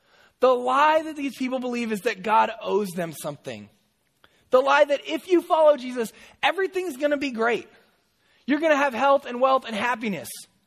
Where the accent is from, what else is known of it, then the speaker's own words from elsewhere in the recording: San Mateo, California, United States; But I'm not from Berkeley. I'm from San Mateo. I grew up in San Mateo. I'm a city boy.